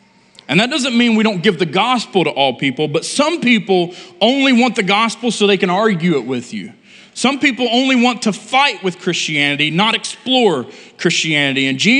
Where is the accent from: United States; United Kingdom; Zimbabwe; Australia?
United States; West Virginia; We're from West Virginia, and we use sayings like that.